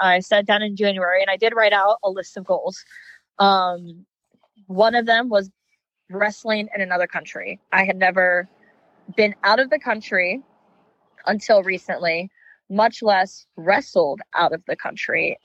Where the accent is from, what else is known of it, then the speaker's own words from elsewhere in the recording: Fairmont, West Virginia, United States; it pays a tribute to my hometown in West Virginia, where Morgantown. I'm actually from Fairmont, but it's near Morgantown